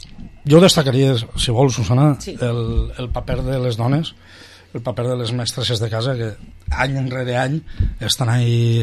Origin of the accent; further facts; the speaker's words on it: Valencian Community, Spain; A veure, som valencians i no podem fugir d'ahir.